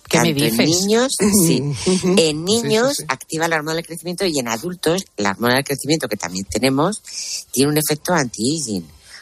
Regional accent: Yecla, Region of Murcia, Spain; estuve en Yecla, en mi pueblo, en una discoteca de Yecla que yo iba cuando era pequeña, o sea, cuando tenía 20 años

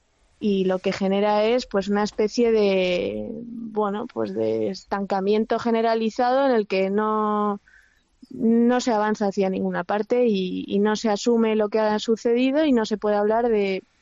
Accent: Madrid, Community of Madrid, Spain; also born or lived in San Sebastián; yo nací en San Sebastián, pero nos vinimos a Madrid cuando yo tenía 4 años.

